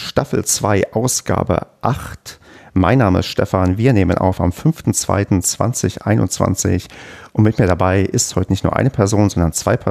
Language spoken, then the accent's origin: German; Brandenburg, Germany; accent: Berlin; Ich bin ja in Brandenburg geboren und aufgewachsen und habe früher auch sehr stark Berlinert